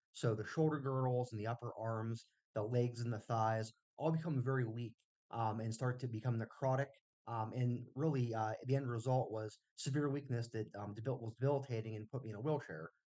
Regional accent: Latrobe, Pennsylvania, United States; I'm from Latrobe, Pennsylvania

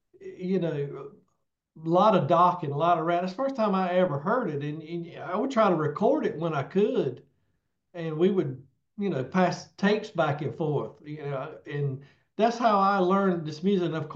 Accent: North Carolina, United States; I grew up in North Carolina. I grew up in the South.

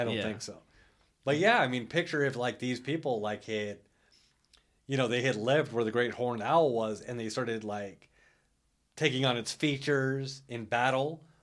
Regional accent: Los Angeles, California, United States; As probably if you listen to the podcast, you know I'm from Los Angeles.

